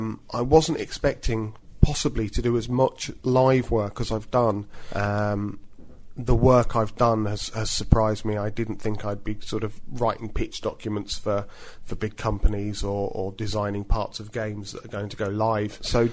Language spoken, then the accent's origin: English; Huddersfield, Yorkshire and the Humber, United Kingdom; Off back up to my hometown of Huddersfield